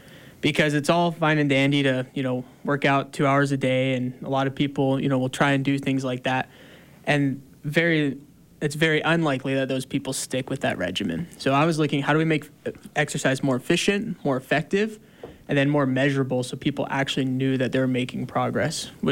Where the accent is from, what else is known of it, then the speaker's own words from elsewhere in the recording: Canada; now in Utah, United States; So we're both from Canada.